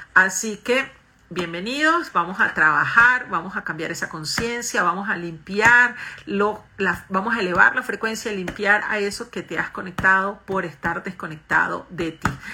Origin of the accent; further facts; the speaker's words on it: Venezuela; now in Colombia; Yo soy de Venezuela, tengo familia en España, así que qué bonito. Estoy ahora en Colombia.